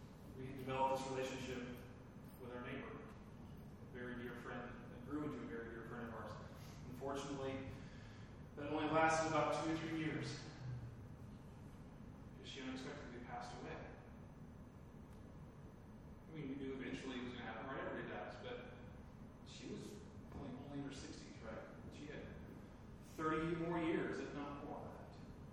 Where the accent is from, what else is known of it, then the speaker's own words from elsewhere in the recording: Kansas, United States; I grew up in East Central Kansas and I've been to many different churches. I was a pastor's kid.